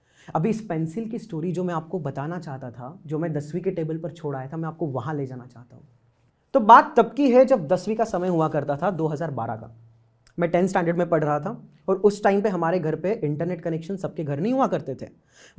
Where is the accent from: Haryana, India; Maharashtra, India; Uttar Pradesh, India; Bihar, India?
Maharashtra, India; Bhusawal; और मेरा कस्बा है भुसावल, जो कि एक महाराष्ट्र के छोटे से गांव कंसिडर किए जाते हैं। सो मैं भुसावल से बिलोंग करता हूँ, और मेरा जन्म भी वही हुआ, मेरी परवरिश भी वही हुई